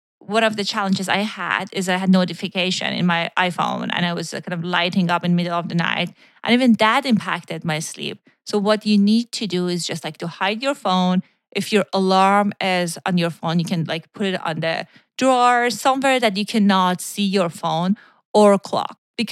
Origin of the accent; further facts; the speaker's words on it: Iran; It's funny, when I was growing up in Iran, I don't know, like 10 years ago, no, about like 25 years ago, 30 years ago